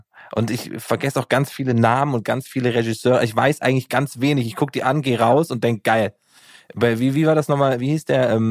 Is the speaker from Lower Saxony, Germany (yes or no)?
no; Giessen, Hesse, Germany; ich komme ja aus Gießen